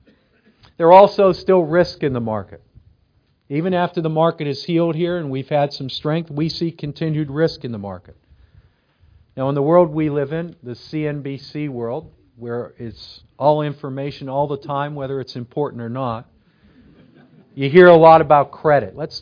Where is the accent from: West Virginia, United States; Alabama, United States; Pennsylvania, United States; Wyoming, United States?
Pennsylvania, United States; Pittsburgh; I love New York. I'm from Pittsburgh originally, but I love New Yorkers and what that city stands for.